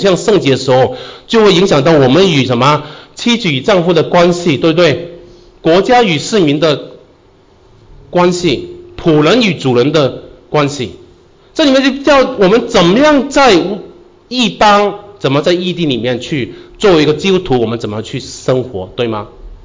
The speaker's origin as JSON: {"language": "Chinese", "country": "Hong Kong", "said": "这边有没有香港人啊？有没有？有一个，两位，一位，香港来的一位。好，那我讲讲香港人坏话啊，因为我来自香港。"}